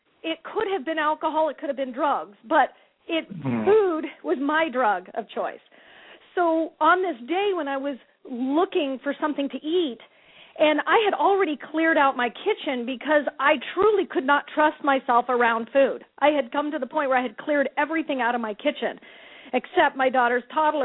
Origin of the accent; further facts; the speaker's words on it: Scottsdale, Arizona, United States; I'm from the Scottsdale area, Scottsdale, Arizona, and I'm here in Los Angeles